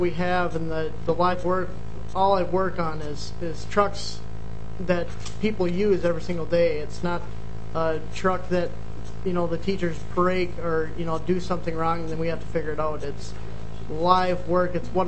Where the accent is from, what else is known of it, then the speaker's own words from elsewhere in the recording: Rice, Minnesota, United States; I'm from Rice, Minnesota. It's just north of St. Cloud. Grew up with a family, lived on a farm.